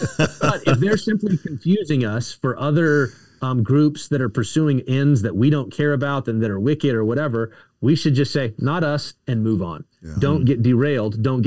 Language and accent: English; Texas, United States; And I grew up in the South in Texas, in a kind of a suburban sort of setting.